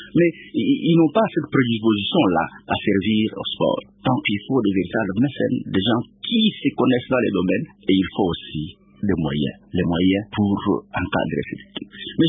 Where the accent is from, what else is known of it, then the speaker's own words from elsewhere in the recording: Kananga, Kasaï-Central, DR Congo; born there; Je suis né à Lulobourg, actuellement au Kananga, un certain 23 mai 1955.